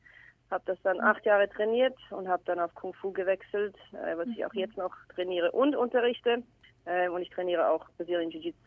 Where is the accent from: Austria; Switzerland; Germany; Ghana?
Switzerland; now in Melbourne, Australia; ich bin ursprünglich aus der Schweiz, bin jetzt seit 10 Jahren in Melbourne.